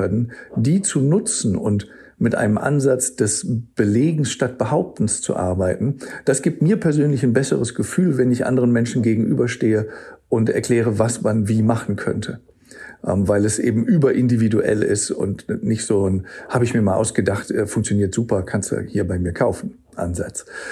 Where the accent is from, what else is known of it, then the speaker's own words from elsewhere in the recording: England, United Kingdom; Ich bin auch Engländer, also auch heißt, ich bin auch Deutscher und auch Engländer.